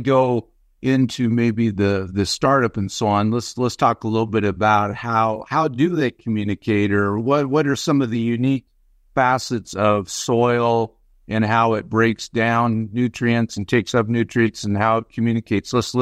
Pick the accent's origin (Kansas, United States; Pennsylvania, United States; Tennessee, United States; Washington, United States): Washington, United States; Walla Walla; I grew up in the Walla Walla area, which are also famous for our onions.